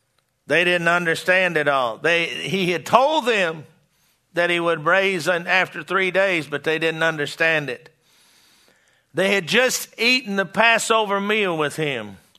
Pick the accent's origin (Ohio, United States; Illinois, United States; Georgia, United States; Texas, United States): Texas, United States; now in Oklahoma, United States; I was raised in Texas, and here in Oklahoma, you know this.